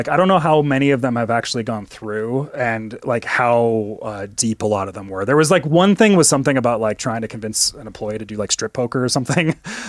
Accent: Canada; accent: Canadian; I sometimes start to, when I go up to Canada, I sometimes start to develop my Canadian accent back again, where I'll like stretch out my A's and my O's a little bit

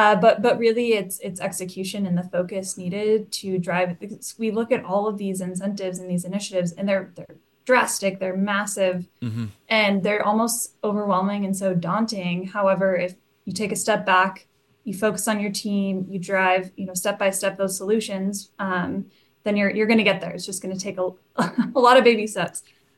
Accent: Pacific Northwest, United States; also born or lived in California; I grew up in the Pacific Northwest and lived in California

